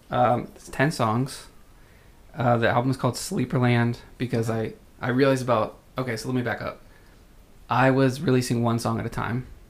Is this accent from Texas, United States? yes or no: no; Pennsylvania, United States; because I grew up in Pennsylvania. So it's like a quick little drive.